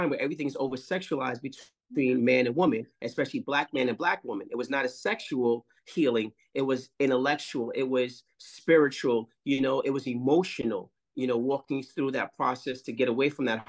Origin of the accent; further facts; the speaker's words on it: Harlem, New York, United States; When I lived down in L.A. in Culver City, where the Crips were, I'm from Harlem.